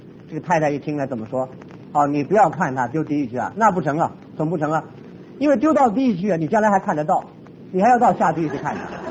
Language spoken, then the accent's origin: Chinese; China; 爬桑树就是我们中国人讲的要立定心智为善